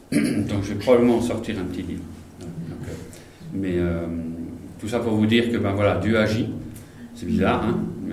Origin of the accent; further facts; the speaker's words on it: France; now in Chapelle-sur-Moudon, Switzerland; Donc je suis en Suisse, je suis français d'origine, nul n'est parfait, désolé. Donc je suis depuis 12 ans en Suisse, donc j'habite entre Lausanne et Yverdon, à Chapelle-sur-Moudon. Très joli coin.